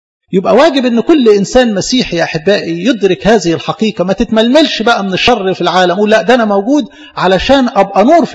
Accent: Egypt; بصراحة يعني بتنقصنا كمصريين أو كشرقيين للأسف عموما.

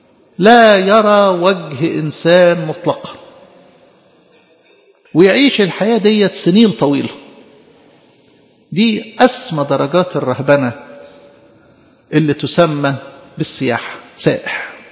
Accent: Egypt; عندنا في مصر البرية الشرقية والبرية الغربية، لكل برية وبراري كتير، يعني مصر معروفة بالبراري

